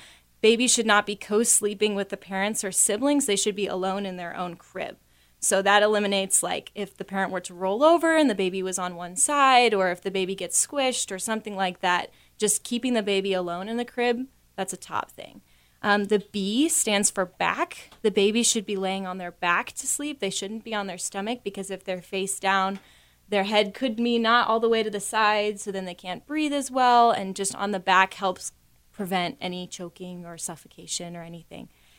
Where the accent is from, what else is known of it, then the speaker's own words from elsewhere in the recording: Nebraska, United States; also born or lived in Costa Rica; I'm originally from Nebraska, but my story to C of O is quite interesting. My family and I were missionaries in Costa Rica, actually, for 8 years.